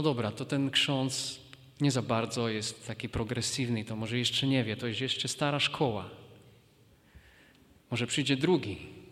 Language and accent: Polish; Slovakia; Polish is a second language; nie wiem jak u was w Polsce, u nas na Słowacji na pewno.